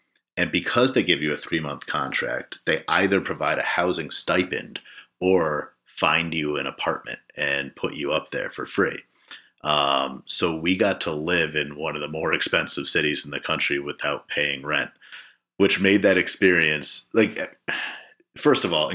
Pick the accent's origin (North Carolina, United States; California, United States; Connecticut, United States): Connecticut, United States; I grew up in Connecticut. I've always lived in Connecticut, except for that, you know, stint in Boston as a young adult, but kind of out on our own there.